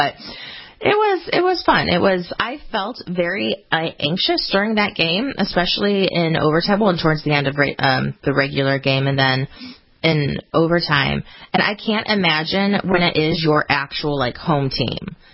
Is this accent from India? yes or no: no; Cleveland, Ohio, United States; And, of course, I'm from Cleveland. I'm a Browns fan